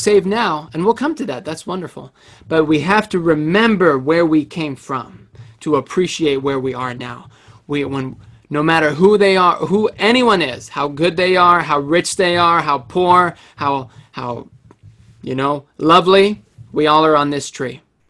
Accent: Cambridge, Massachusetts, United States; Hi, everyone. … I'm from Cambridge, Massachusetts.

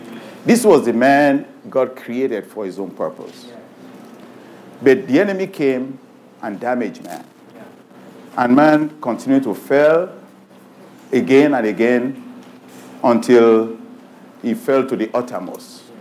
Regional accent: Nigeria; moved away; You know, when I came from Nigeria in 1985, it was so interesting. I was Anglican.

